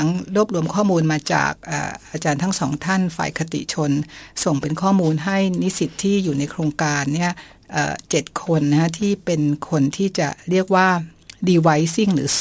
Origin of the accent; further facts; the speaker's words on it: Bangkok, Thailand; เนื่องจากว่าเนาะเราเป็นเด็กกรุงเทพเนาะ